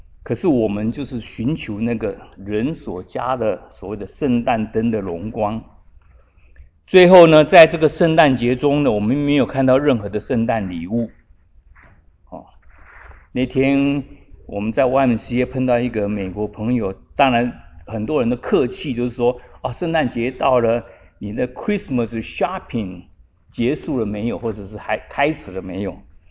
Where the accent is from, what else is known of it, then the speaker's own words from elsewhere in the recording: Taiwan; 我们从台湾来